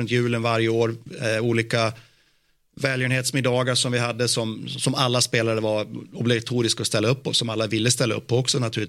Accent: Skogsbo, Dalarna County, Sweden; jag var hemma i Skogsbo som liten grabb

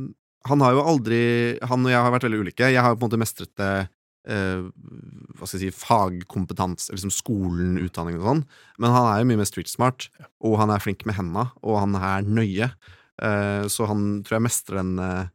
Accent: Hamar, Innlandet, Norway; also born or lived in Elverum; jeg har vokst opp også i Hamar på Hamar og Elverum, ja. Gått på skole der liksom

